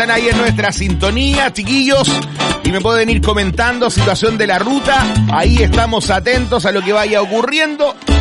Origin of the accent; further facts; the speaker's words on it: United States; Spanish is a second language; Es que yo, como soy gringo, yo lo pronuncio todo en inglés, porque claro.